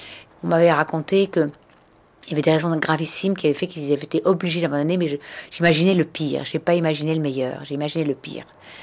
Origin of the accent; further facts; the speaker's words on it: Grand Est, France; J'ai grandi en Champagne, ce qui me fait dire souvent que je suis champenoise